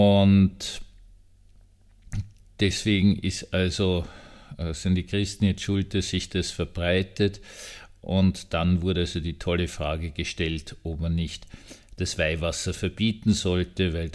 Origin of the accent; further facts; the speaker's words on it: Austria; also ich war als Österreicher, habe also absolut kein Verständnis für diese Faschingsumzüge